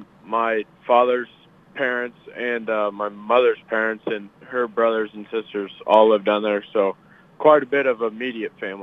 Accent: Cairo, Missouri, United States; now in Coon Rapids, United States; I was actually born and raised in Cairo, Missouri, and Moberly is just about 5 minutes away, so it's a neighboring town, and grew up there for most years of my life, moved up to Coon Rapids about 4 years ago

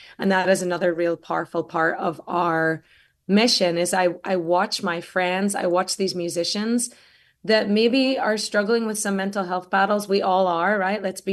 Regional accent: Ireland; now in Austin, United States; this is why I came from Ireland and I call Austin home, because it's like home to me.

